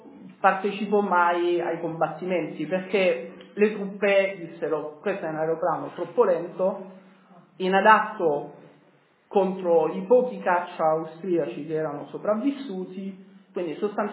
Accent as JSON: {"language": "Italian", "region": "Sardinia", "country": "Italy", "said": "io sono sardo d'origine, quindi insomma, quasi tutti analfabeti"}